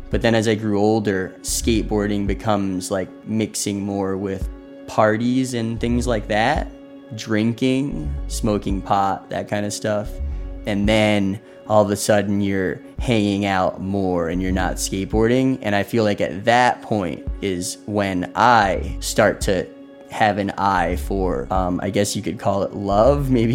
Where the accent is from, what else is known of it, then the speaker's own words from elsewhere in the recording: Lebanon; I'm pretty close with both my mom and my dad. We're all from Lebanon.